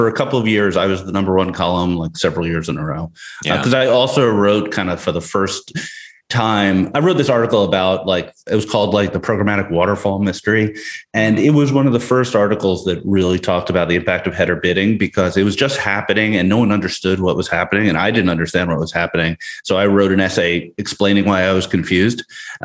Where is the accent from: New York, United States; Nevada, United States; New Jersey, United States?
New York, United States; New York City; No, I'm from New York City. I grew up in Manhattan, lived in Manhattan almost my whole life.